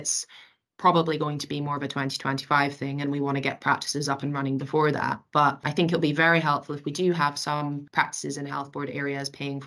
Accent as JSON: {"language": "English", "region": "Scotland", "country": "United Kingdom", "said": "I'm Scottish, in case you didn't notice."}